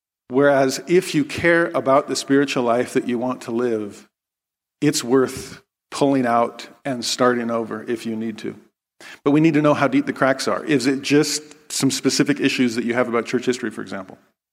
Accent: California, United States; there was an earthquake 10 minutes away from my hometown in Southern California.

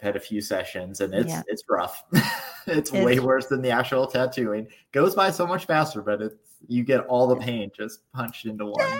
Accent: South Carolina, United States; because I grew up in South Carolina near the swamps.

